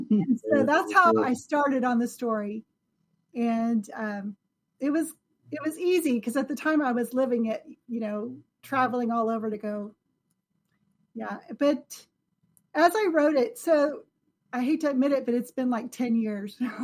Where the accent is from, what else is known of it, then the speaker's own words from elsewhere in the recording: Enid, Oklahoma, United States; I'm also from Enid, Oklahoma.